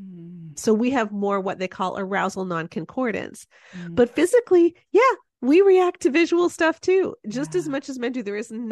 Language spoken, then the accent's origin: English; Toronto, Ontario, Canada; I grew up in the 80s. I was in youth group in the 80s. I was in downtown Toronto. So we're Canadian.